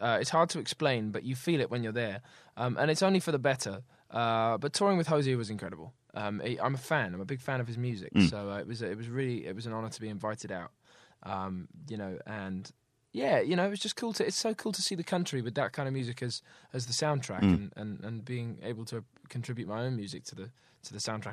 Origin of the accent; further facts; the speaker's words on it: Hitchin, East of England, United Kingdom; when I was growing up in Hitchin, my hometown, and, you know, sort of battling with this whole thing of, well, I used to love this place